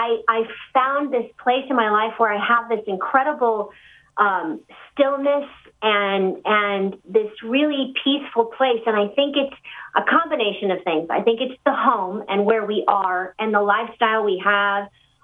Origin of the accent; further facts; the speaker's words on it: Los Angeles, California, United States; But I grew up in the suburbs. I grew up in Los Angeles. You know, I was a valley girl, really.